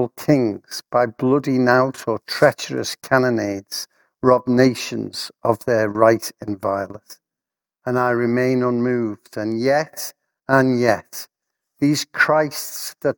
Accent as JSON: {"language": "English", "town": "Liverpool", "region": "North West England", "country": "United Kingdom", "said": "I mentioned before I come from Liverpool and a lot of Irish connection"}